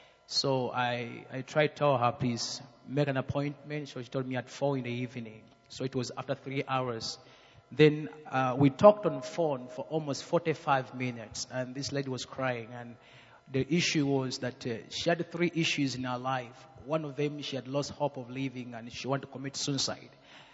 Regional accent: Uganda; I come from Uganda.

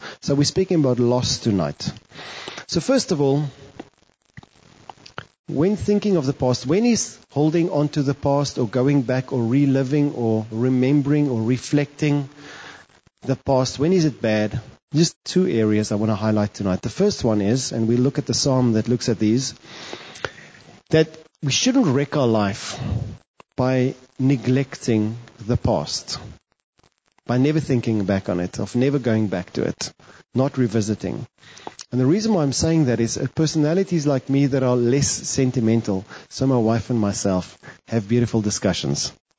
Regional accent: Northern Cape, South Africa; Or like when I grew up in the Northern Cape, in the desert

